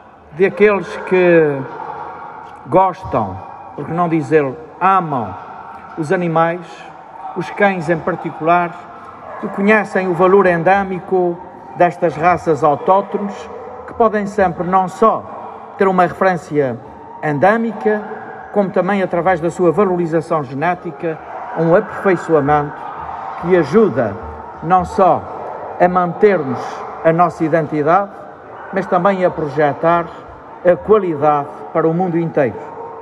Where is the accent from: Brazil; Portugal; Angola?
Portugal; Azores; Nós também nos revemos, enquanto açorianos, nesta raça autóctone.